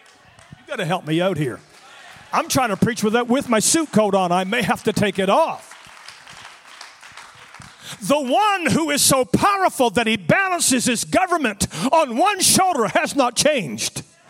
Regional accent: Canada; but I'm a Canadian and I can't.

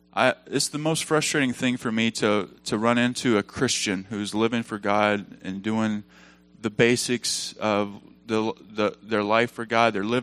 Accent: Benton, Arkansas, United States; I'm from Arkansas, Benton, Arkansas.

